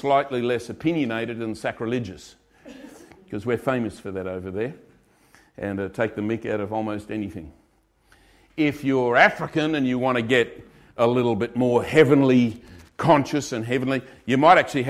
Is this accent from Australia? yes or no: yes; Australia; Now, I come from Australia. Some Australians are loud and some are quiet.